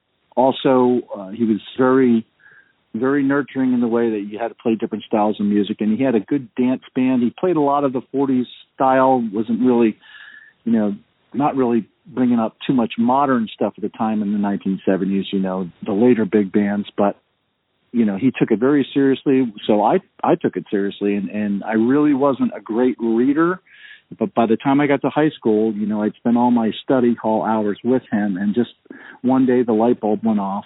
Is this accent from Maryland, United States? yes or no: no; New Jersey, United States; where I grew up in New Jersey, and the way the school system was, you start out on a recorder